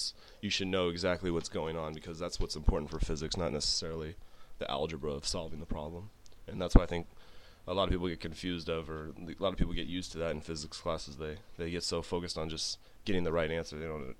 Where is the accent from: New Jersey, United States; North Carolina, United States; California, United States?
California, United States; San Diego; So I'm from San Diego. I've lived here all my life.